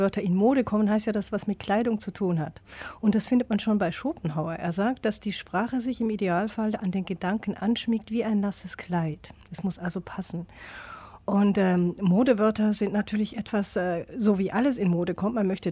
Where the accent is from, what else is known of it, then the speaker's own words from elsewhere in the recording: Switzerland; Ich bin ja Schweizerin.